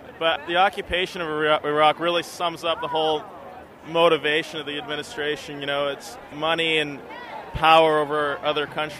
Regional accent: Arlington, Massachusetts, United States; and we're here from Arlington, Massachusetts, and there's about 60 of us came out on the bus

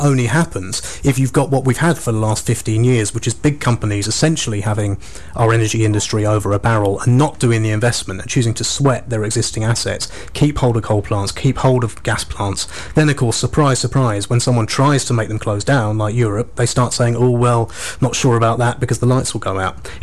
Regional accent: London, United Kingdom; I'm from London originally, and I lived there for a while

